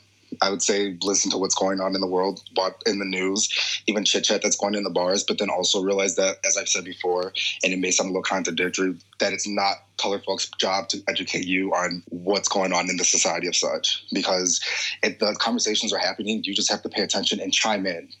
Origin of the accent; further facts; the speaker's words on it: United States; being an American citizen in a different country with what's happening in my country